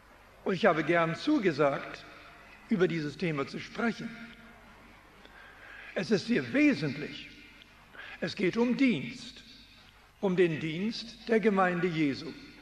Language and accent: German; Switzerland; accent: Swiss German; now in Canada; Ich komme aus der Schweiz, heute aus Kanada, aber ich spreche immer noch manchmal Schweizerisch. Dort sagt man parkiert.